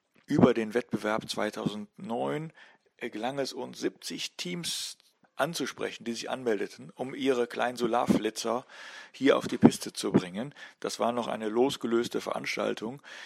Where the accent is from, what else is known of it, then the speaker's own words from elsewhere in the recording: Rhineland, Germany; accent: Rhineland; now in Flensburg, Germany; da ich selbst kein Eingeborener bin, sondern selbst als Rheinländer, wie man wahrscheinlich noch hört, in vielen Regionen der Welt unterwegs war